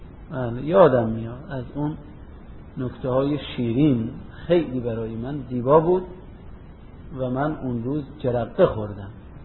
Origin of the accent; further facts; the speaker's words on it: Amol, Mazandaran, Iran; بله آقا ما آملی هستیم، آقا از آمل ماست، به تو چه ربط داره؟ ما ایرانی هستیم، آقا از ایران ماست